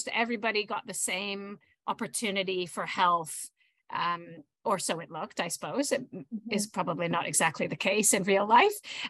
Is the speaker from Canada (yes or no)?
yes; Canada; I'm Canadian. And now also Australian citizen. And my dad has Ukrainian heritage. And my mom was adopted with unknown heritage.